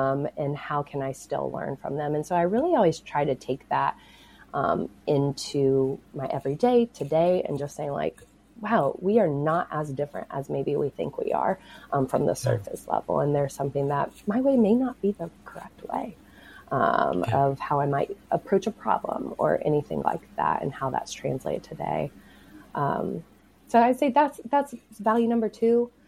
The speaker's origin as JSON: {"language": "English", "region": "Tennessee", "country": "United States", "tie": "born or raised there", "said": "So talk about growing up in East Tennessee. One of our field trips was actually to the prison, for better or worse."}